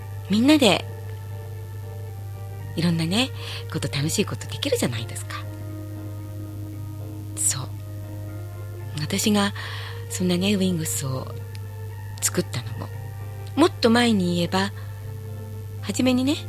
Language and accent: Japanese; Tokyo, Japan; 私なんかはほら下町に生まれてね、下町に育って